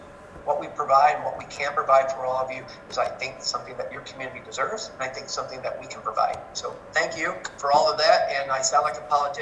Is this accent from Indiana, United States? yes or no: yes; Kokomo, Indiana, United States; I actually was a Y brat. I grew up in Kokomo, Indiana